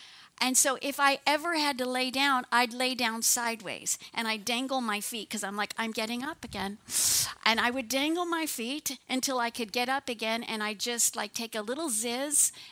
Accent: Miami, Florida, United States; I grew up in Miami, Florida, so we'd go there.

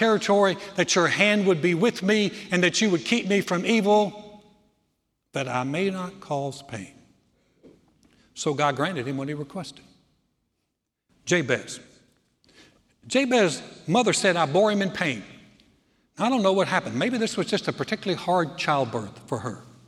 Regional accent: North Carolina, United States; in my home state of North Carolina

